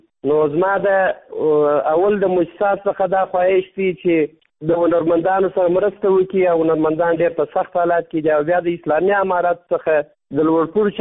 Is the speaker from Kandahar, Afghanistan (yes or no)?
yes; Kandahar, Afghanistan; زه د کندهار ولایت یو شوقي سندرغاړیم.